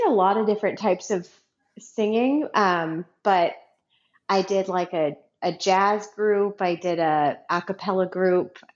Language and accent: English; Norwood, Massachusetts, United States; moved away as an adult; also born or lived in Connecticut / California; I grew up outside of Boston, a town called Norwood, and spent all the way up until college there. And then for college, I just went a little bit, a little ways away to Connecticut. So I'm a Northeasterner for the most part of my life.